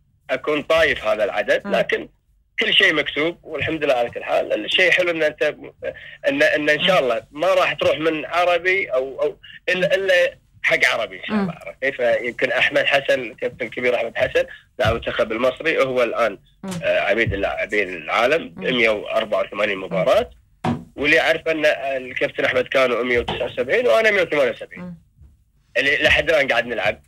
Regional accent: Kuwait; إحنا ككويتيين نتشرف إن إحنا نمثل ديرتنا أحسن تمثيل

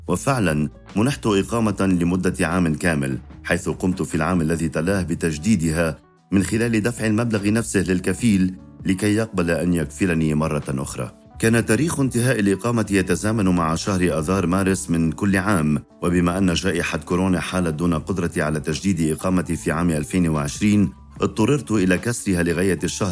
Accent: Syria; now in Lebanon; لأنني كسوري لاجئ لا يمكنني العودة إلى سوريا

